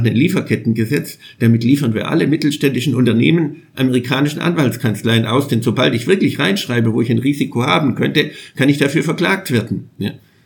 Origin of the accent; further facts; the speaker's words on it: Schwäbisch Gmünd, Baden-Württemberg, Germany; born there; Allein in der Stadt Schwäbisch Gmünd, wo ich geboren bin